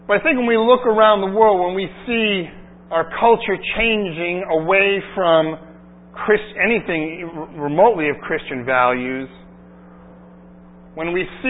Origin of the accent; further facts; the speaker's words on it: United States; Particularly growing up in America, we really have a wonderful sense, significantly, not perfectly, of course, of justice.